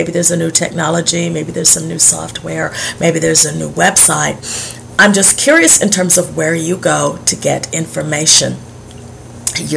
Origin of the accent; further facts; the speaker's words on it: Arkansas, United States; My hometown is just right there in western Arkansas.